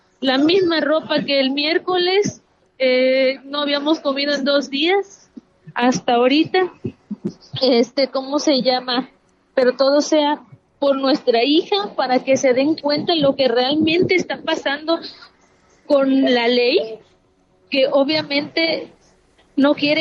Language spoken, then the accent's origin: Spanish; Poza Rica, Veracruz, Mexico